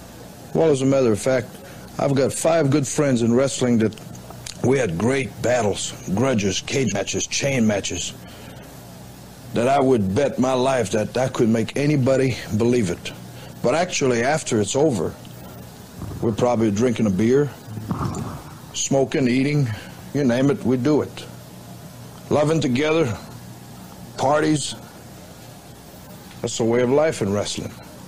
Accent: Montreal, Quebec, Canada; I'm from Montreal, and I was brought up in the streets

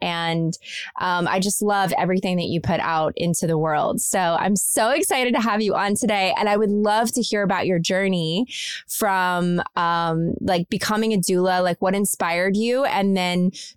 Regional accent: Kentucky, United States; I'm from Kentucky, I grew up in a small town

